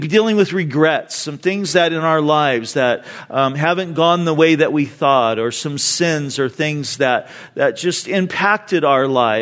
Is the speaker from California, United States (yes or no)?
yes; California, United States; When I was growing up in Orange County, my friends and I, in my neighborhood where I lived, we liked to play cowboys and Indians when we were young.